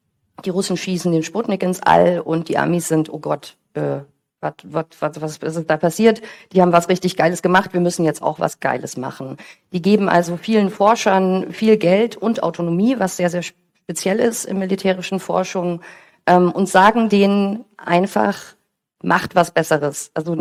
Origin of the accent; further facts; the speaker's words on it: Germany; now in Switzerland; Ich bin geboren und aufgewachsen am Bodensee, lebe inzwischen auf der Schweizer Seite des Bodensees.